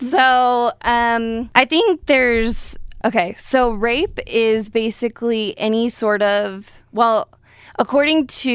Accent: California, United States; Yes. So I'm from Southern California, and I'm currently a second-year MSW student at the U doing my practicum at the Rape Recovery Center.

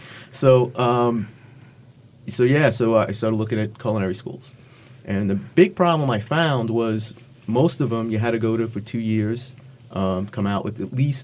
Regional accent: Jersey City, New Jersey, United States; I grew up in Jersey City, New Jersey, where my family had a bar and grill kind of establishment, right, a neighborhood kind of place.

